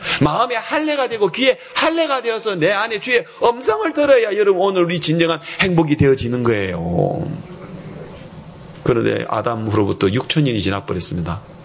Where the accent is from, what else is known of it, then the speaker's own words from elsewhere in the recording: South Korea; 우리는 한국 사람이라서 이 이런 어떤 분위기 속에서 우리가 헤쳐졌지